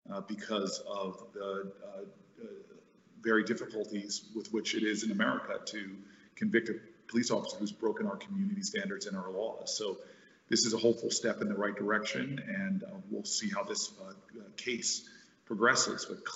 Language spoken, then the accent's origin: English; United States; And in this moment where I feel just as an American